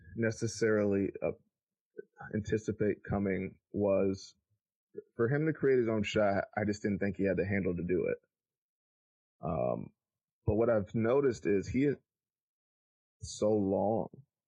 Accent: Flint, Michigan, United States; I was actually, I'm from Flint, which is just an hour and a half.

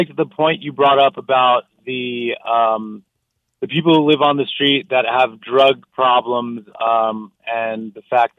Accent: New York City, New York, United States; I'm from New York City originally, and so I used to see a lot of homelessness growing up.

